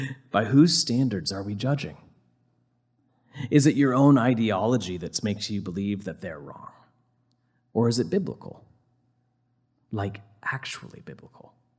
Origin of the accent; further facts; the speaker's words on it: Ohio, United States; When I was growing up in Ohio, I was a part of this church